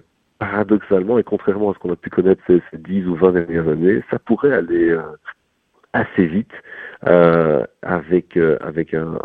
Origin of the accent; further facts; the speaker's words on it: Brussels, Belgium; Moi, je suis bruxellois fier de l'être, et je défendrai l'identité bruxelloise jusqu'au bout